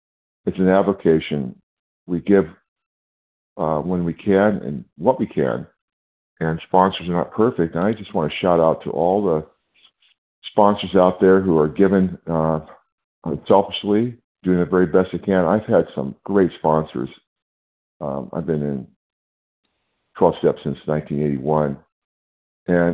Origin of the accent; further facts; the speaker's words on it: California, United States; I'm from California.